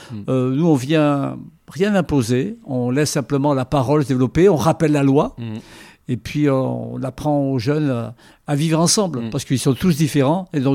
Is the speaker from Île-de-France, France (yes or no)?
no; Saint-Jean-de-Luz, Nouvelle-Aquitaine, France; born there; moved away as an adult; Jusqu'au Pays Basque où je suis né. Mm-hmm. Je suis né à Saint-Jean-de-Luz. Et ensuite, j'ai quitté Saint-Jean-de-Luz